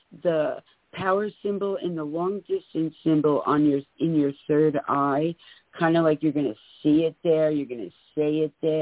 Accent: New Jersey, United States; now in Vermont, United States; I'm originally from New Jersey.

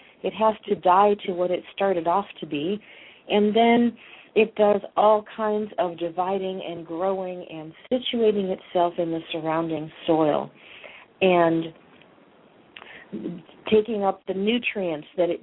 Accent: Chicago, Illinois, United States; I'm from Chicago originally, and my father and my aunt still live up in Chicago

